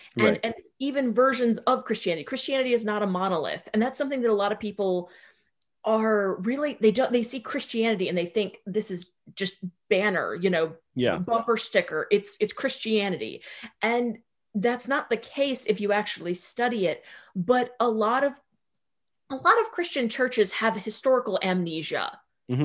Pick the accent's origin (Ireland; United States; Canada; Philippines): United States; North Carolina; I grew up in the South, you know, in North Carolina, where they've got, you know, the hell houses instead of Halloween stuff